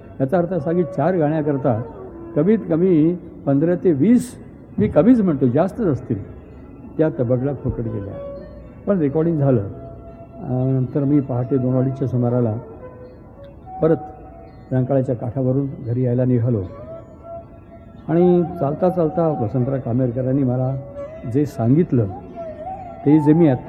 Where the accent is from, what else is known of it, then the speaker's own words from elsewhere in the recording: Kolhapur, Maharashtra, India; कोल्हापूर हे माझं गाव, जन्मगाव.